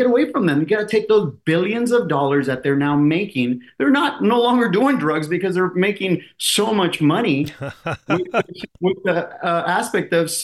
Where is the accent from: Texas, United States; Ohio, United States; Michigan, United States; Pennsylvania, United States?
Texas, United States; Eagle Pass; the mayor of Piedras Negras, our sister city across Eagle Pass, which is my hometown and where Trump was here last week